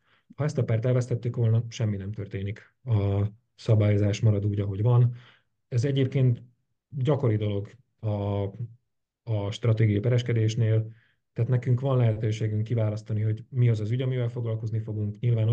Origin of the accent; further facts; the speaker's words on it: Slovakia; Ezt a szlovákiai magyarként, ezt én úgy érzem